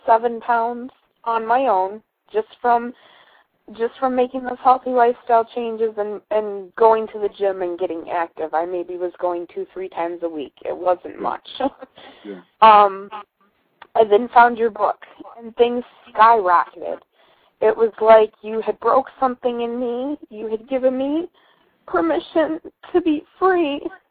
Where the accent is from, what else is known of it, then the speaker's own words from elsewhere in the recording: Michigan, United States; I'm calling from Ohio. I'm a born and raised Midwestern girl. I grew up in Michigan, and I'm sure you've probably heard that our part of the country is getting hit really hard